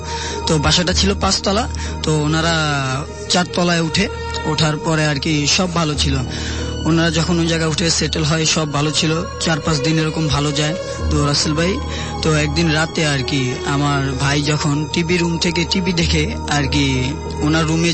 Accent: Bhola, Barisal Division, Bangladesh; আমি ভোলা থেকে এসেছি।

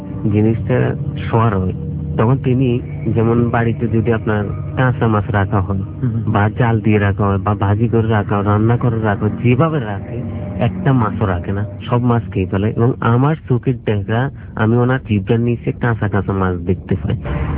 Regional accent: Chittagong, Chittagong Division, Bangladesh; আমি চট্টগ্রাম থেকে আসছি।

